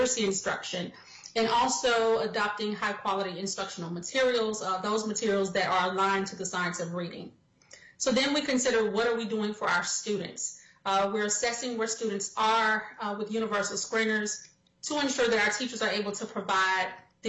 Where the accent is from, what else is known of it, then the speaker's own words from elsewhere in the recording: Mississippi, United States; So my home state of Mississippi